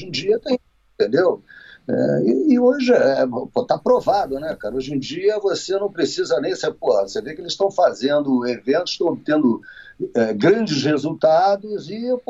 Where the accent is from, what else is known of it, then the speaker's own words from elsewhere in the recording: Brazil; nós somos brasileiros, mas, porra, não é sempre que você vai torcer para um brasileiro